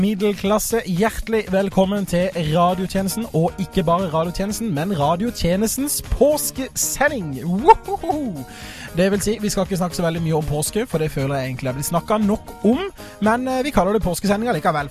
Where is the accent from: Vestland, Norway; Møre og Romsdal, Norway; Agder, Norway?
Agder, Norway; now in Oslo, Norway; som vi sier på Sørlandet der jeg kommer fra, jeg.